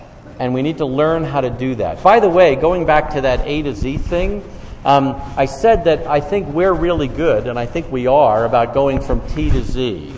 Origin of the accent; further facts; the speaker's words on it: New York, United States; I fully acknowledge that I am from New York and I'm Jewish.